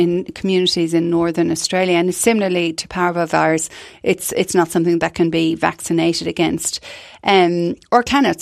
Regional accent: Ireland; I mean, something like whooping cough I had as a kid, but I grew up in Ireland and that was fairly common.

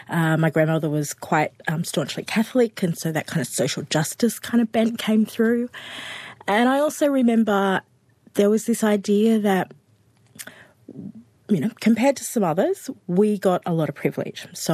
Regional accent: Auburn, New South Wales, Australia; Yeah, so I grew up in Western Sydney, so Auburn, and I was actually raised by my grandparents.

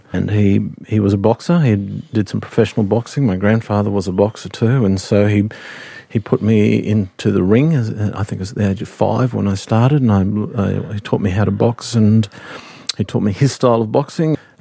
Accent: Inala, Queensland, Australia; I grew up in the Brisbane suburb of Inala. I was born in Brisbane

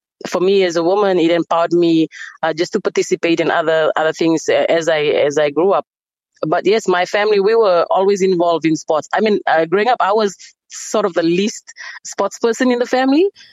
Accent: Savusavu, Northern Division, Fiji; I grew up in Savu Savu, which is a district on the second biggest island of in Fiji, Vanuatu. I grew up there, had my education, high school and everything. And then I moved over to the capital to pursue further studies in tertiary education.

